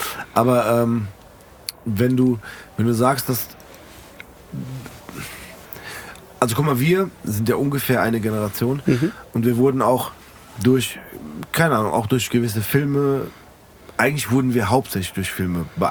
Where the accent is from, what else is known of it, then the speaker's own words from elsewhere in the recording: Frankfurt, Hesse, Germany; now in Kronberg, Germany; ich komme aus Rödelheim, ich wohne jetzt in Kronberg.